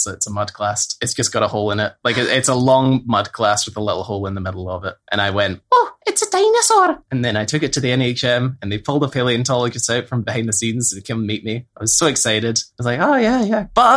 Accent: Bristol, South West England, United Kingdom; moved away; where I grew up in Bristol, especially when I was in England.

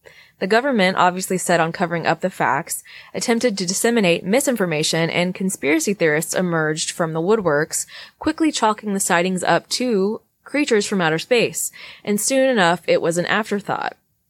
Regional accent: Texas, United States; Even my home state was not excluded from these winged man sightings, as three people in Houston, Texas, saw the figure of a man with wings like a bat

